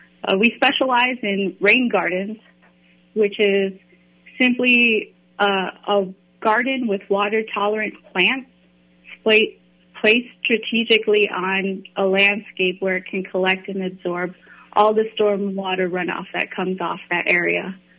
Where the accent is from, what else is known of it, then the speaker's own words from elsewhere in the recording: Chicago, Illinois, United States; now in Minnesota, United States; I came here for school. I'm actually from Chicago, and I'm on Anishinaabe and Ho-Chunk.